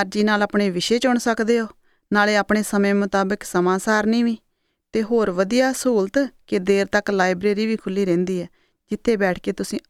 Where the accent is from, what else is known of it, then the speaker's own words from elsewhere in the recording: Punjab, India; ਮੈਂ ਤਾਂ ਪੰਜਾਬ ਤੋਂ ਆਈ ਹਾਂ ਅਤੇ ਇੱਥੇ ਗਣਿਤ ਦੀ MS ਵਿੱਚ ਦਾਖਲਾ ਲਿਆ ਹੈ।